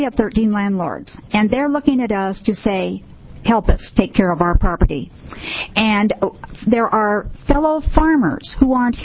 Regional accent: Oregon, United States; I was raised in Sherman County at Bacalo at Cheers Bridge.

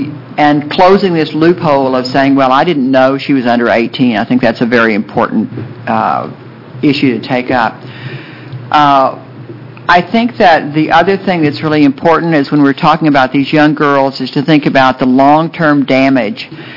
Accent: Corvallis, Oregon, United States; former legislator, former county commissioner, and now a citizen, mainly doing advocacy for homeless persons. And I want to thank you for taking up this very serious issue. I'm from Corvalli

